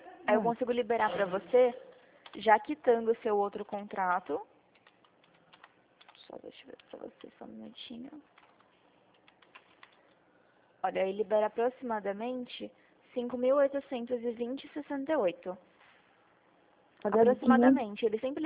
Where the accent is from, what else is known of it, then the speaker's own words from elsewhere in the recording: Jundiaí, São Paulo, Brazil; eu sou daqui de Jundiaí.